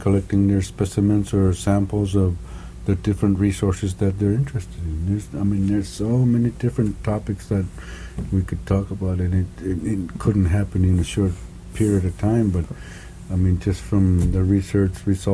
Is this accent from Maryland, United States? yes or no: no; Barrow, Alaska, United States; first language Inupiaq; English is a second language; I'm born and raised in Barrow, and I call myself a half-breed, even though I'm not quite half-breed. I know two different, my native language is the Inupiaq language, and I speak the English